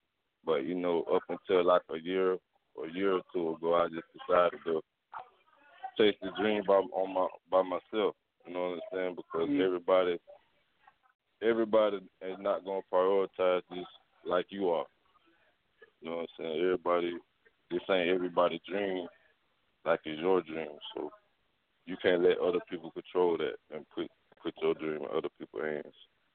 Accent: Ocala, Florida, United States; I'm from Florida, Ocala, Florida, Central Florida. Like an hour away from Orlando, Florida. Like 30 minutes away from Gainesville, Florida.

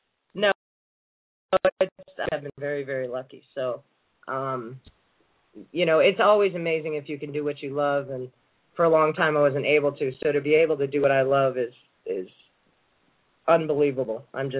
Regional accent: East, United States; now in New Mexico, United States; I'm actually from the East, and I came down here for informational research on Billy the Kid

